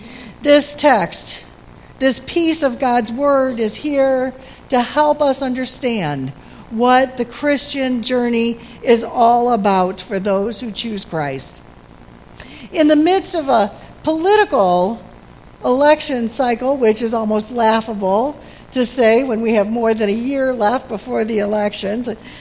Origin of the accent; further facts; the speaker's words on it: Toledo, Ohio, United States; I am from Toledo, as you know.